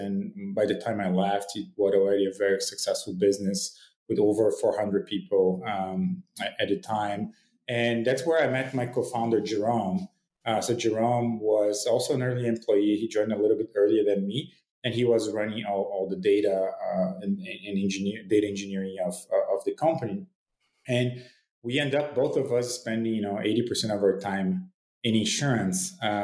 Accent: São Paulo, Brazil; I'm born and raised in Brazil, in a city outside Sao Paulo. And then I spent most of the early professional career in college in Sao Paulo

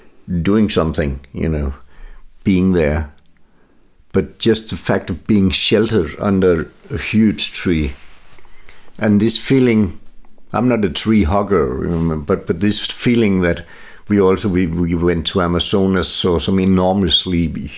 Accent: Silkeborg, Central Denmark Region, Denmark; English is a second language; I grew up in Silkeborg in the middle of Jutland, where there's quite a bit of forest.

